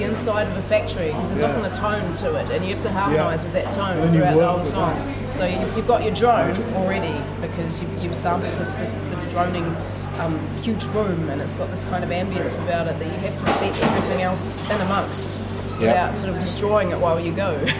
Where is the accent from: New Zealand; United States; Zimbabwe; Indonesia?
New Zealand; as a Kiwi, you hear about, this is a wonderful place to be.